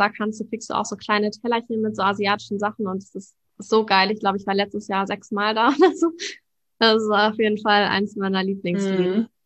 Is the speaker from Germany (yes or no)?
yes; Hamburg, Germany; Ich komme ja auch aus Hamburg ursprünglich